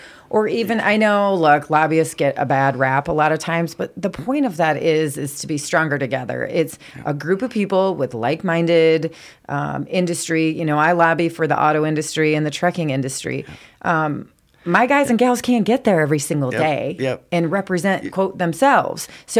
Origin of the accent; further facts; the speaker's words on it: Sioux Falls, South Dakota, United States; I mean, I grew up in Sioux Falls. My family has my grandparents and my uncle have farms.